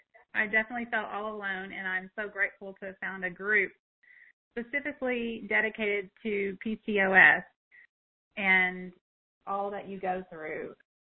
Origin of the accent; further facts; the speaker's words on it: Texas, United States; moved away as an adult; Well, I'm originally from Texas, definitely the South. I was there my whole life until just about a year ago.